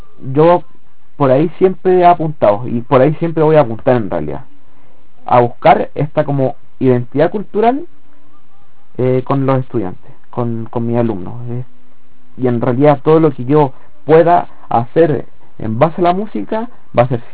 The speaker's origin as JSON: {"language": "Spanish", "country": "Chile", "said": "siempre recordando que somos chilenos, que hay un tema de cultura tradicional chilena que es súper importante"}